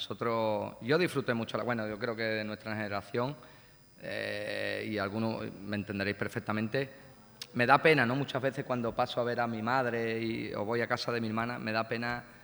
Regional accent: Andalusia, Spain; Y en Fermesa.

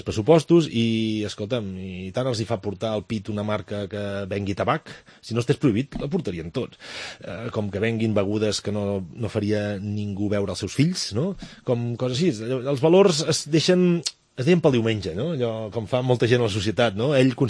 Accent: Catalonia, Spain; a mi em van batejar així a la meva comarca, el Ripollès

